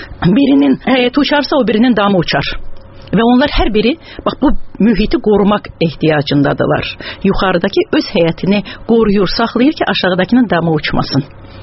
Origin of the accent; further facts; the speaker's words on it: Kalbajar, Kalbajar District, Azerbaijan; born there; also born or lived in Shusha; Şuşa mənim uşaqlığımdır, Şuşa mənim gəncliyimdir. Özüm zatən hərbiçi olduğuna görə, Kəlbəcərdə işlədiyinə görə mən Kəlbəcərdə doğulmuşam.